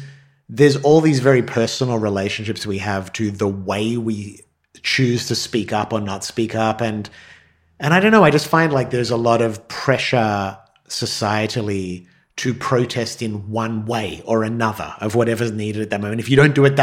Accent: Australia; now in United States; as an Australian

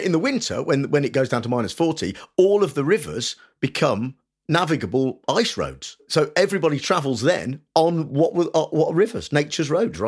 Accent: Nuneaton, West Midlands, United Kingdom; Because Nuneaton, where I grew up, is right in the middle of the country.

